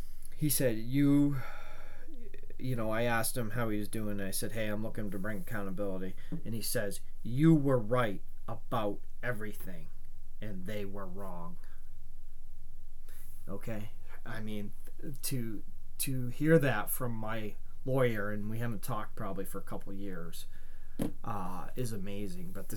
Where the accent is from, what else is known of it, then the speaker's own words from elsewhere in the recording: Maine, United States; And one of them is from my home state, is Susan Collins.